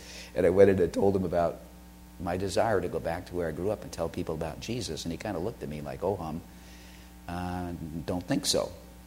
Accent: New York City, New York, United States; As I said, I grew up in New York City, and no one ever knocked on my door and told me I needed to be born again.

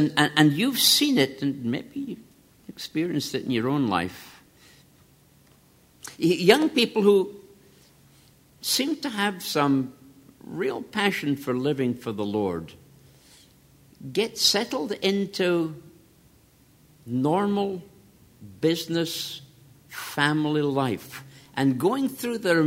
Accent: Scotland, United Kingdom; When I was growing up in Scotland, we, as kids, played a board game, known as draughts.

